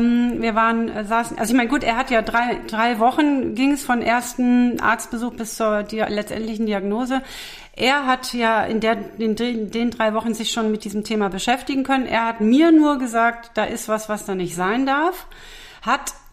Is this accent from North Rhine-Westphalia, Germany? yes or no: yes; North Rhine-Westphalia, Germany; ich komme ja aus dem Ruhrpott, Rheinland, trage die Zunge auf dem Herzen.